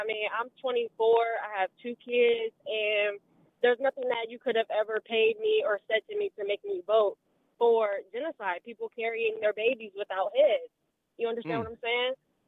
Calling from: Virginia, United States; I'm calling from Virginia.

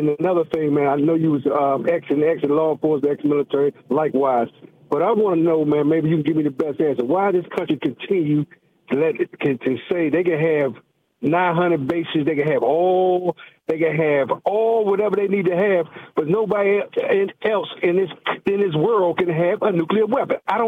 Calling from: Washington, District of Columbia, United States; I'm from Washington, D.C.

